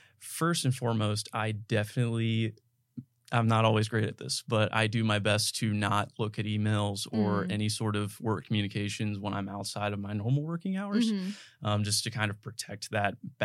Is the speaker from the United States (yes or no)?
yes; Virginia, United States; moved away as an adult; I'm initially from the Shenandoah Valley, and I moved here for school in the fall of 2017.